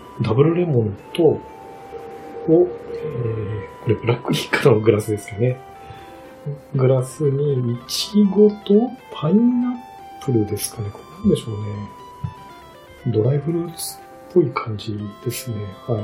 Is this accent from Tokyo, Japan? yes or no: no; Izumo, Shimane, Japan; 私の地元、出雲なんですけど、